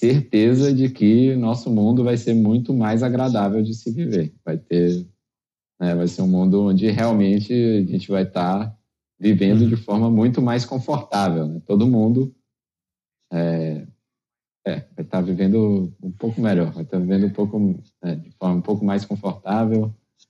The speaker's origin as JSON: {"language": "Portuguese", "region": "Bahia", "country": "Brazil", "said": "E eu sou baiano, tenho que falar de ritmo também, né?"}